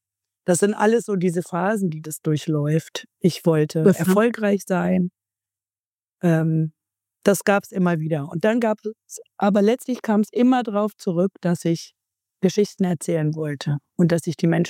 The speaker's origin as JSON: {"language": "German", "town": "Marburg", "region": "Hesse", "country": "Germany", "tie": "born or raised there", "said": "weil die Stadtbibliothek in Marburg, wo ich aufgewachsen bin, die hatte ich relativ schnell durch für meine Altersgruppe"}